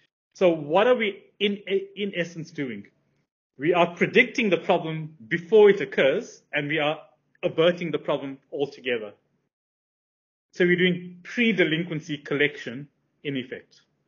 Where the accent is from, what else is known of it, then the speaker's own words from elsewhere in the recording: South Africa; So as I've told you earlier, I'm from South Africa.